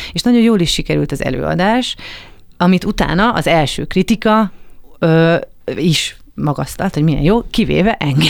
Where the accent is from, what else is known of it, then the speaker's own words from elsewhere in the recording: Budapest, Hungary; Én budapesti vagyok, és egy vidéki, igazából kisvárosba, amit összehasonlíthatatlan Budapest, tehát teljes összezártságban iszonyú intenzív 4-5 év volt.